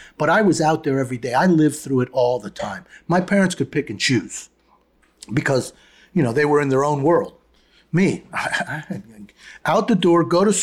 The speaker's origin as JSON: {"language": "English", "region": "New York", "country": "United States", "said": "you know, I'm a New Yorker at heart and at speech. So I don't hold back."}